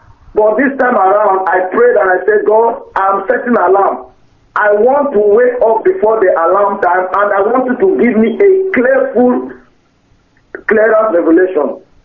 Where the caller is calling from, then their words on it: Manchester, North West England, United Kingdom; from Manchester.